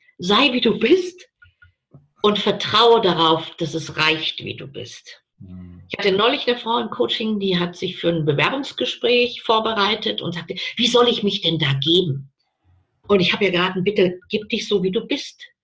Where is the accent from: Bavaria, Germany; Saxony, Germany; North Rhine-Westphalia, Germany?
Bavaria, Germany; bei uns in Bayern sagt man, die scheißen sie nix.